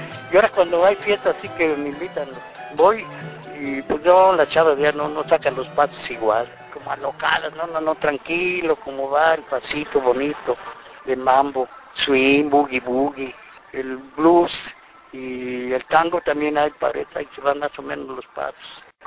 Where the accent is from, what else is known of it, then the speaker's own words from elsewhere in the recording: Mexico City, Mexico; México, en Sitio Federal, en la colonia Guerrero. Allí viví. Viví 35 años hasta que me cambié después a la Pensil. Y luego ya hasta que agarré casa acá en la Tabilla